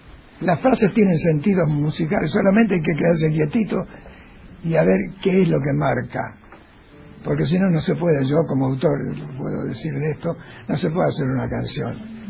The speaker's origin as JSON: {"language": "Spanish", "town": "Ramos Mejía", "region": "Buenos Aires Province", "country": "Argentina", "tie": "born or raised there"}